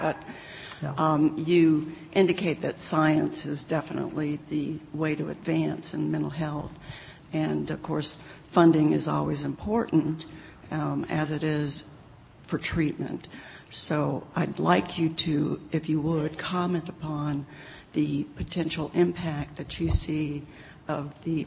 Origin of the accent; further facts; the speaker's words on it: Atlanta, Georgia, United States; from Atlanta, Georgia